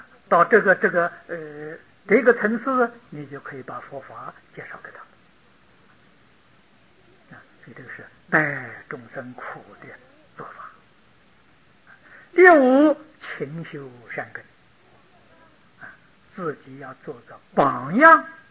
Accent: China; 我们中国人常讲成人之美，

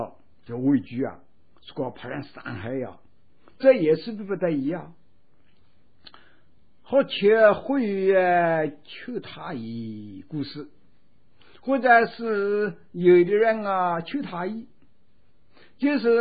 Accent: China; 我们中国人有句话哟

